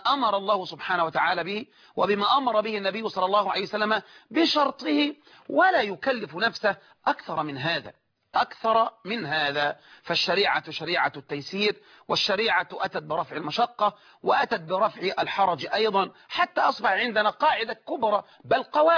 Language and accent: Arabic; Egypt; وبالمناسبة أنبه لمسألة هنا وهي مسألة مشهورة عندنا في مصر